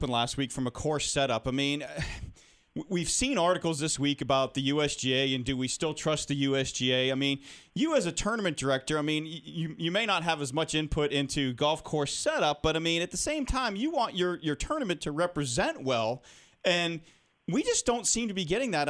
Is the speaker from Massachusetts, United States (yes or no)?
yes; Marshfield, Massachusetts, United States; but I'm from Marshfield, to the South Shore, so we've got Massachusetts covered.